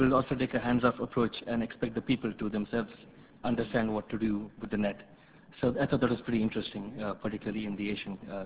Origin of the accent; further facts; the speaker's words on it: India; I'm not from Malaysia. I'm from India, actually.